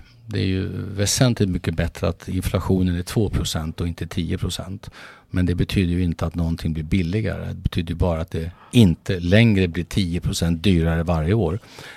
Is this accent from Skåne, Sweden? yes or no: yes; Skåne, Sweden; Jag är ju skåning som du från mig